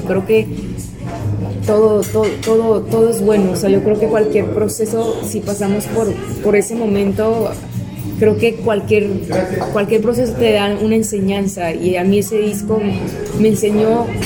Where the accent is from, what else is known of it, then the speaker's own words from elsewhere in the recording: Hermosillo, Sonora, Mexico; now in Mexico City, Mexico; yo vengo del norte de México, de una ciudad que se llama Hermosillo, que pues, es bastante tranquila comparada a la Ciudad de México.